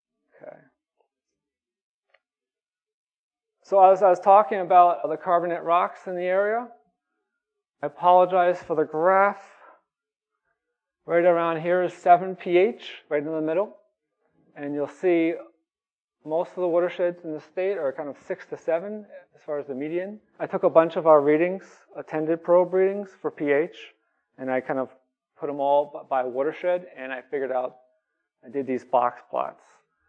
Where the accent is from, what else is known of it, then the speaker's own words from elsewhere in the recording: Massachusetts, United States; So as you can see, since I'm from Massachusetts, all of our watersheds end at the border.